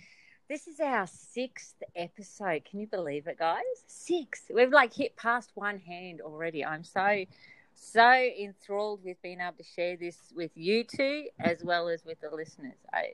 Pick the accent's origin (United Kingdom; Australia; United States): Australia; I'm going to call it the Rona because I'm Aussie